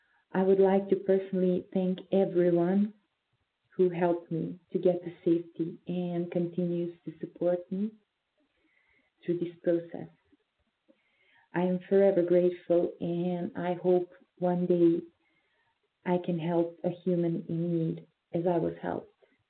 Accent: Sarajevo, Federation of Bosnia and Herzegovina, Bosnia & Herzegovina; I'm a journalist from Sarajevo, Bosnia and Herzegovina.

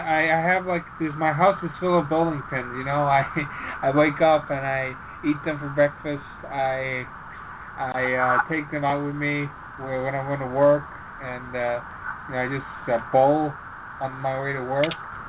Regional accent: New Brunswick, Canada; I live in a hut outside in New Brunswick, Canada. So, I'm Canadian, actually.

